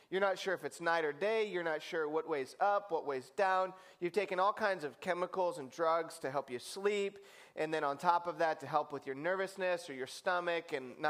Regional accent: Michigan, United States; When I was a kid, I grew up in Michigan, and we considered Ohio like our buffer state.

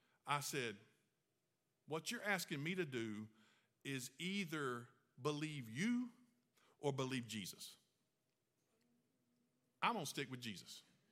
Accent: Red Bank, South Carolina, United States; Church, Red Bank, South Carolina, unincorporated. You know what I'm saying? My dad's been the pastor. I grew up in the Sunbeams and discipleship training and RAs and Sunday school material.

